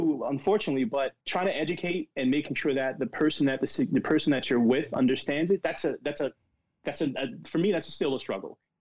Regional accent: Paterson, New Jersey, United States; So I grew up in Paterson, New Jersey. I'm not sure if you're familiar with it, but if you've seen the movie Lean on Me, you'll get an idea of what Patterson was like.

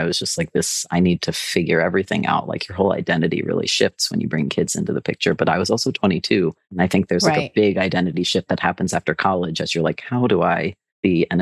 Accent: Baltimore, Maryland, United States; I'm from Baltimore, where it wasn't uncommon to hear about trans women exclusively in the context of violent crimes and bathrooms.

